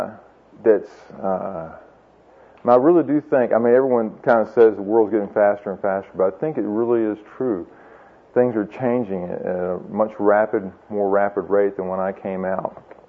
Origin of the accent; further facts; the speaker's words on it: Virginia, United States; I told you last night that I'm originally from Virginia, and I went to Virginia Tech.